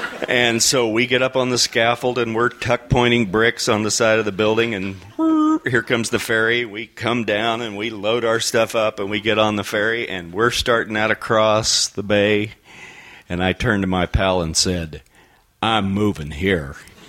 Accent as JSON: {"language": "English", "region": "Oklahoma", "country": "United States", "tie": "born or raised there", "said": "I was born and raised in Oklahoma. I'm in Oklahoma City with my buddy, Rod"}